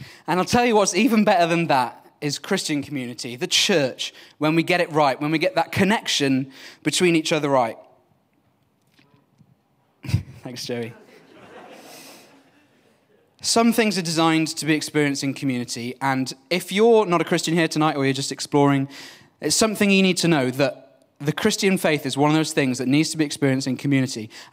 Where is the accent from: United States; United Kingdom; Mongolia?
United Kingdom; Wales; English is a second language; I'm Welsh, so when you're in school in Wales, particularly a Welsh language school like mine, you learn all these Welsh hymns in four-part harmony